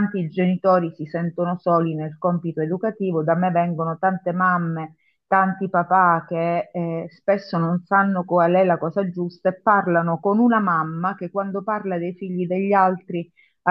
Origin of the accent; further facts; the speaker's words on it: Leonforte, Sicily, Italy; E il paese in cui si trovava era il mio paese d'origine, era Leonforte.